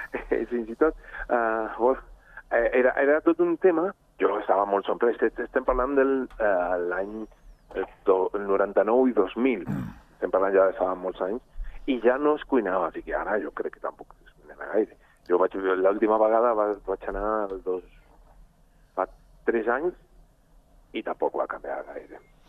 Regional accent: Argentina; És que venim de l'Argentina, curiosament trobem, sobretot a Espanya i gran part de Andorra en general, que és molt tradicional que encara es cuina no?

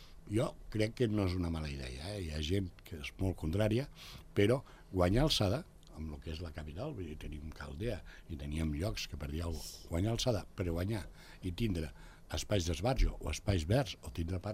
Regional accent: Ordino, Andorra; Jo soc d'Ordino i aquestes coses també ens estan tocant

